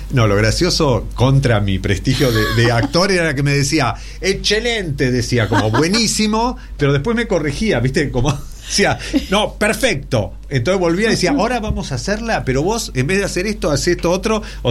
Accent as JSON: {"language": "Spanish", "town": "Bahía Blanca", "region": "Buenos Aires Province", "country": "Argentina", "tie": "born or raised there", "also_born_or_lived": "La Plata", "said": "Una, que nací en La Plata, en realidad, pero me crié en Bahía Blanca, no reniego para nada, pero nací en La Plata, digo, soy platense de nacimiento."}